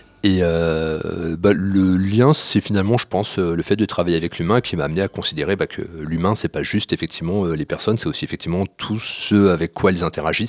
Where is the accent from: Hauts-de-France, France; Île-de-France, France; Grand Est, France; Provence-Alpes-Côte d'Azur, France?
Île-de-France, France; Paris; Alors moi oui, moi je suis de Paris